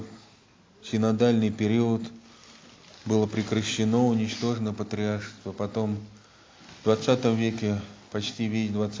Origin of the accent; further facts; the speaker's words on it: Moscow, Russia; Но вот помним ли мы, москвичи, что такое кротость?